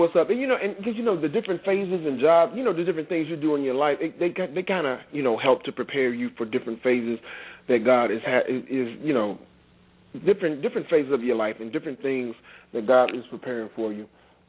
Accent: Virginia, United States; I'm not from there. I'm from Virginia

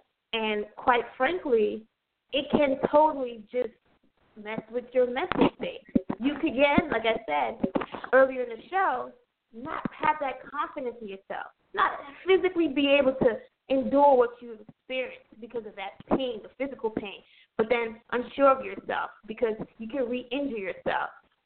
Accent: New York City, New York, United States; We have to be able, as the New Yorker, from the city that never sleeps, the Empire State, the financial capital of the world, the fashion district of it all

